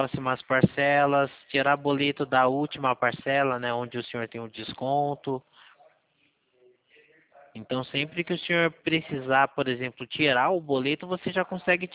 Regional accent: Valinhos, São Paulo, Brazil; Eu sou aqui de Valinhos, Benedito.

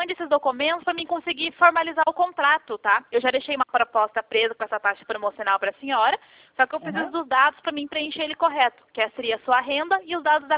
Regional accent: Curitiba, Paraná, Brazil; É que eu sou aqui, daqui de Curitiba, tá?

